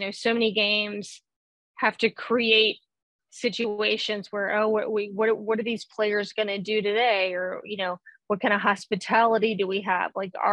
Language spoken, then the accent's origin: English; the South, United States; I was born and raised in the South.